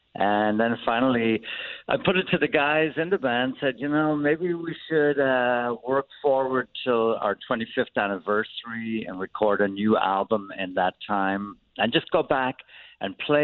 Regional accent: Wexford, Leinster, Ireland; now in United States; You're an immigrant. I'm an immigrant. That means one thing.

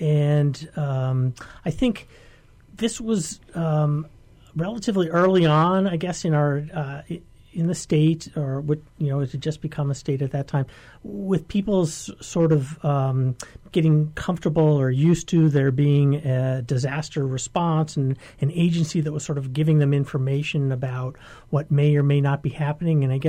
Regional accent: California, United States; now in Hawaii, United States; I grew up in California, and so we used to have these drills all the time

